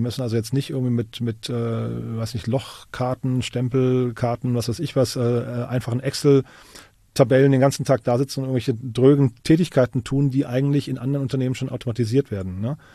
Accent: Hesse, Germany; oder für das Rhein-Main-Gebiet, wo ich herkomme

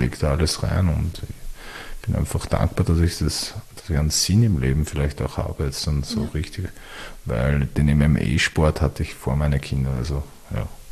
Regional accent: Wiener Neustadt, Lower Austria, Austria; das ist eigentlich der Spruch von meiner Stadt, also wo ich herkomme, aus Wiener Neustadt

